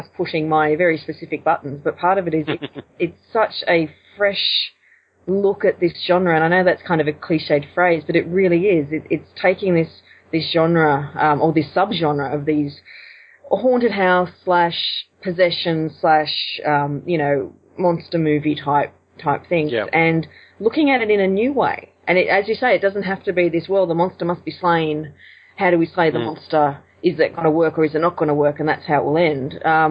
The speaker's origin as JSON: {"language": "English", "country": "Australia", "said": "it's nice to have one that's in our setting, because so much of our culture in Australia comes via the US and the UK."}